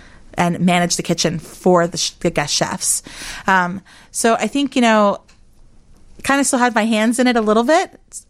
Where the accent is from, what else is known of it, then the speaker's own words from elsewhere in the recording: Texas, United States; I think Mexican food, I'm from Texas. So Tex-Mex, I don't hate on it because I love it so much.